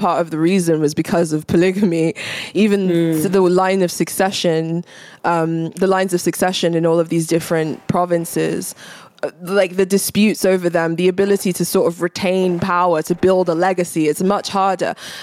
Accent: Nigeria; Even in like Nigeria, in like modern day Nigeria, I'm Nigerian

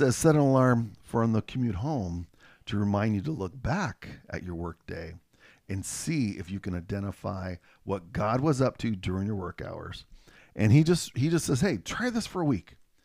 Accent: Centralia, Washington, United States; when I told him I was from Centralia, he goes, really? You're from that hole in the wall?

